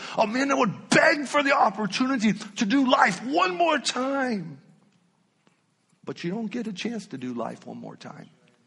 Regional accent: United States; I feel, especially as an American, we have rights and we have freedoms and we have privileges

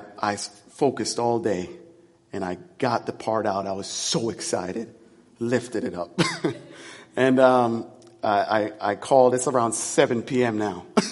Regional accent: Jamaica; He said, great, you're Jamaican? I said, yeah, I was born in Jamaica.

